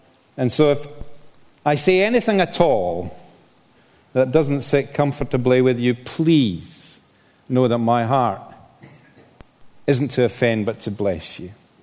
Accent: Scotland, United Kingdom; accent: Scottish; now in England; And then in 2008, we sensed the Holy Spirit's promptings to move back to Scotland. You can probably tell by my well-disguised accent that I'm Scottish. I've lived down in England for a long part of my life, and I've had to refine my Scottish accent.

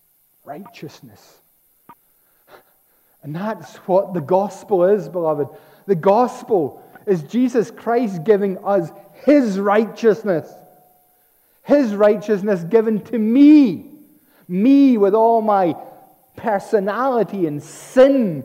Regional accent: Scotland, United Kingdom; But I'm Scottish and I live in Scotland.

